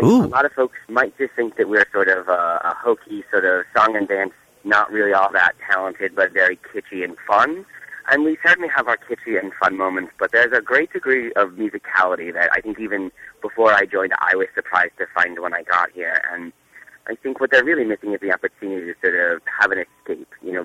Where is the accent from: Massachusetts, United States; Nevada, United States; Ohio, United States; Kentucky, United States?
Massachusetts, United States; Boston; I had been living in Western Massachusetts for 6 years, and I was moving back to I grew up in the Boston area, and I was sort of moving back home